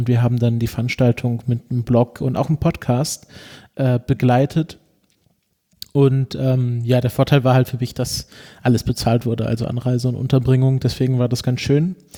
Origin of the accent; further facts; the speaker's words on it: Baden-Württemberg, Germany; born there; Ich bin geboren im Nordschwarzwald in einem kleinen Örtchen und habe es wahnsinnig weit weg geschafft bisher, nämlich nach Tübingen. Dort habe ich die letzten 6 Jahre Geschichte und Philosophie studiert